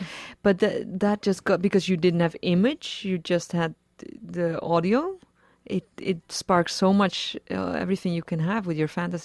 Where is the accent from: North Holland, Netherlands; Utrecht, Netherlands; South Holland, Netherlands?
Utrecht, Netherlands; English is a second language; Close to Amsterdam. Close. I grew up near Utrecht, which is, well, I mean, in American standards, that's, I mean, 40 minutes away, so that's like nothing. But to us, it's a totally different region.